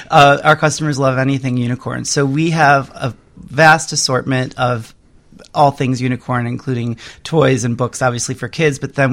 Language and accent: English; Chicago, Illinois, United States; I'm from Chicago originally.